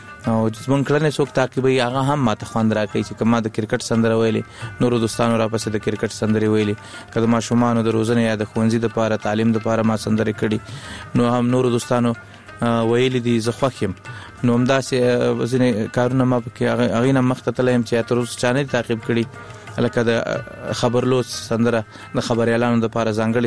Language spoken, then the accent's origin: Pashto; Laghman, Afghanistan; also born or lived in Kunduz; زمنګ اصلا د لغمان ولایت یو بیا تلی کندوز ته د ناقلونو په دوره کې